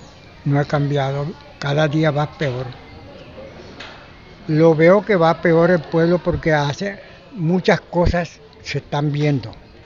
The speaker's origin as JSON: {"language": "Spanish", "town": "Montería", "region": "Córdoba", "country": "Colombia", "also_born_or_lived": "Lorica", "said": "porque soy cordobés, soy monteriano de Córdoba."}